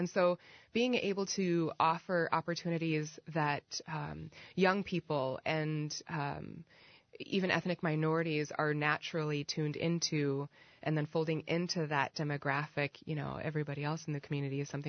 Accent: Springville, Iowa, United States; also born or lived in Cameroon; So I was born in Iowa City, as you said. And then really quickly after I was born, my mom and dad hightailed it out of here to Cameroon in Africa, which is where my dad is from. And I grew up there until I was about 8 years old.

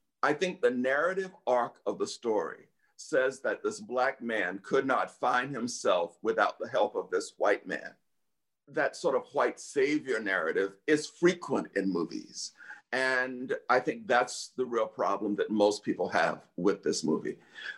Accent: Florida, United States; for me as a Southerner born in the same area of Don Shirley, as Don Shirley, is the fried chicken scene. You know, here's a man born in the panhandle of Florida, the same area I was

